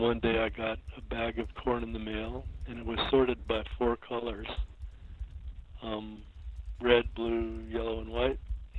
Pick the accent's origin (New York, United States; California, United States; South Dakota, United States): California, United States; No, I grew up in Southern California in a rural community. I worked on my uncle's ranch.